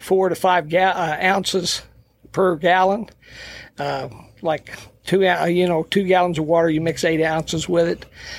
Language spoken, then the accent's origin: English; Marble Hill, Missouri, United States; also born or lived in Mattoon, Illinois / Malden, Missouri; I was born in Marble Hill.